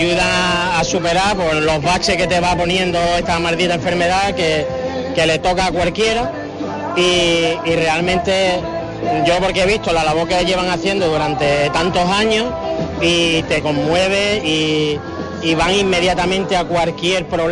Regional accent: Huelva, Andalusia, Spain; somos de Huelva

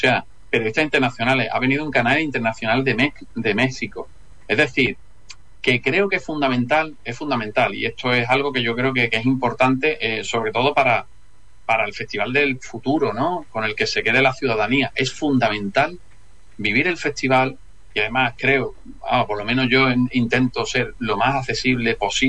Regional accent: Huelva, Andalusia, Spain; yo soy de Huelva, soy natural de Huelva

